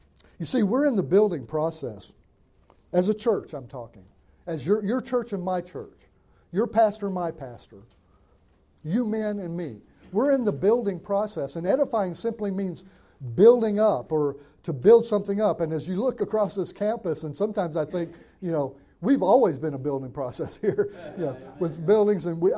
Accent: Alabama, United States; And I grew up in Northwest Alabama. We have hills there, but we don't have a lot of mountains, okay?

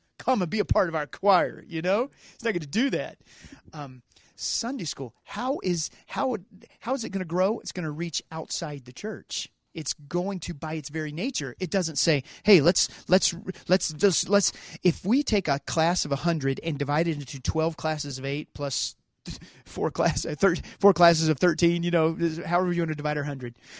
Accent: the South, United States; I came from the South. My dad's a Baptist preacher.

